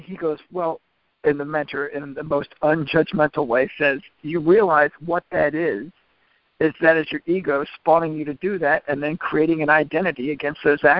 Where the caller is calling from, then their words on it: Maryland, United States; I'm calling from Maryland.